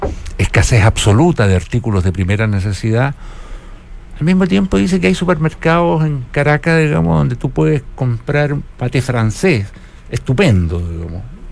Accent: Chile; Oye, me indigno a mí como chileno, que no tengo nada que ver

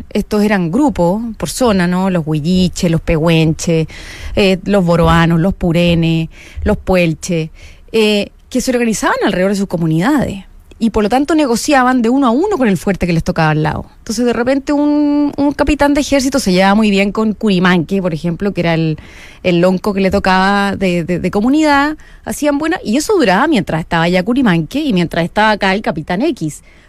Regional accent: Chile; nosotros como chilenos

